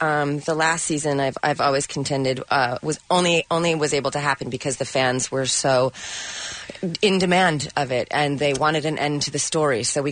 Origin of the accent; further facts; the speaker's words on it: Maine, United States; But I'm from Maine, so technically I'm basically Canadian from birth anyway.